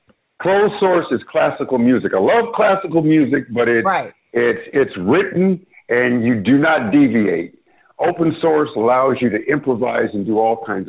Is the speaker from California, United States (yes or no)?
yes; California, United States; I grew up in Silicon Valley.